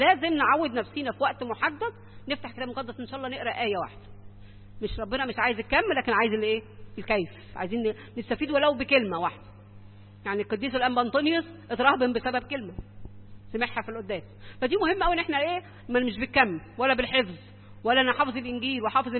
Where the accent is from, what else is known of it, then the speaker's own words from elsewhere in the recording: Alexandria, Alexandria Governorate, Egypt; واتعمل له كنيسه عندنا في اسكندريه، ليه كنيسه معروفه جدا عندنا